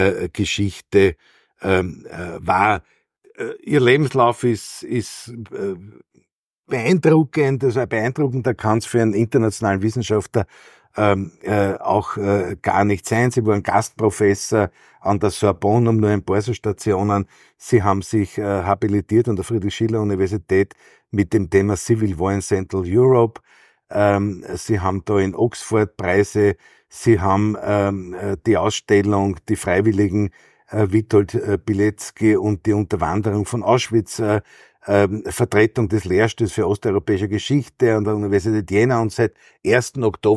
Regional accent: Vienna, Austria; Es freut mich natürlich als Wiener oder auch als Wiener Mandatar sehr

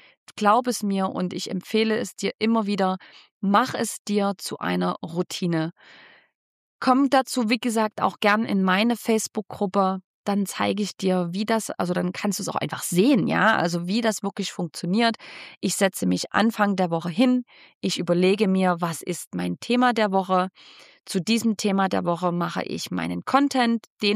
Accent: Saxony, Germany; accent: Saxon; meinen sächsischen Dialekt, ich versuche ihn schon gar nicht mehr zu verstecken, denn das ist auch ein Teil von mir, dass ich hier aus dem sächsischen Lande komme.

